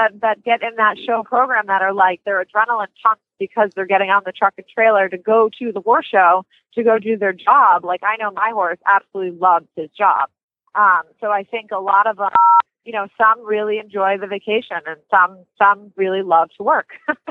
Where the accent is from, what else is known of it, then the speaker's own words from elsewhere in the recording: East Coast, United States; now in Chicago, United States; being in Chicago, I like I said, I came from the East Coast, so I don't get to see all my friends all the time.